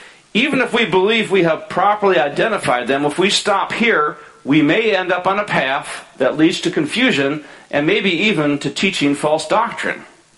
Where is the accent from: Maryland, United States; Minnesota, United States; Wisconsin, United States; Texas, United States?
Minnesota, United States; Bloomington; also born or lived in Onamia; most of you know that I'm a hometown boy. Born and raised in Minnesota, born in Onamia, but raised all my life in Bloomington, Minnesota.